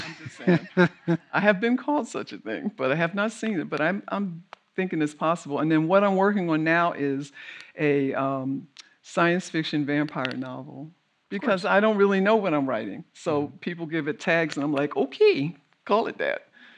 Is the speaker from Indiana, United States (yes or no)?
no; Philadelphia, Pennsylvania, United States; born or raised there